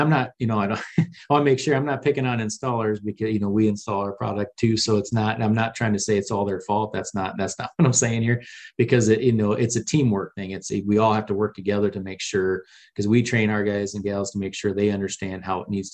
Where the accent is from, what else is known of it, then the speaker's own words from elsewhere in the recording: Midwest, United States; I came from the Midwest, and where you've got those really cold winters